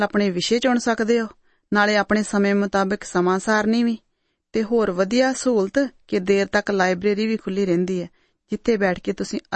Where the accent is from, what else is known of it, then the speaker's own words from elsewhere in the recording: Punjab, India; ਜੀ, ਮੈਂ ਤਾਂ ਪੰਜਾਬ ਤੋਂ ਆਈ ਹਾਂ